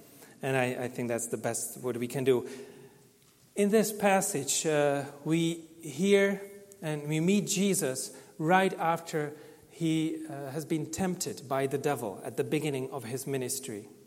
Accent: Czechia; English is a second language; because I come from Czech Republic and we like to think about the bad news all the time, right?

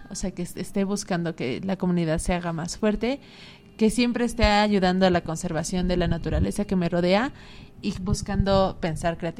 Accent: Mexico City, Mexico; yo sé que soy una ciudadana mexicana, yo sé que soy una ciudadana del DF

